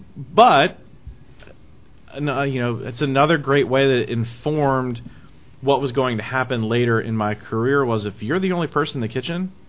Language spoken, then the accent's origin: English; Pennsylvania, United States; I was able to go back to my hometown for 6 years and mm-hmm. cook there where I really feel like I started to develop, if I have a style, I mean, that's when I really started to look into how can I take this food from central Pennsylvania